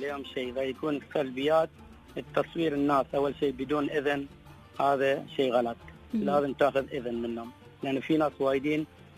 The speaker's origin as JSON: {"language": "Arabic", "country": "United Arab Emirates", "said": "أمثل بلدي الإمارات"}